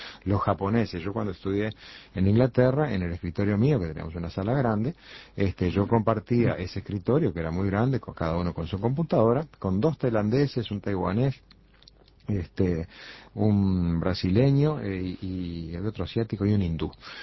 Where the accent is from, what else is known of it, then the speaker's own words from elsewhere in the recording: Uruguay; como muchos uruguayos